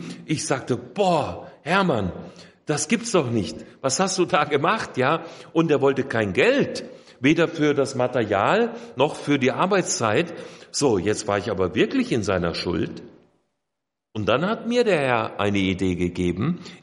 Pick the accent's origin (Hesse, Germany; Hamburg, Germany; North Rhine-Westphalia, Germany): Hesse, Germany; sind dann umgezogen wieder in meine hessische Heimat. Ich komme aus Hessen, eben in die Nähe von Fulda, wo wir bis heute leben.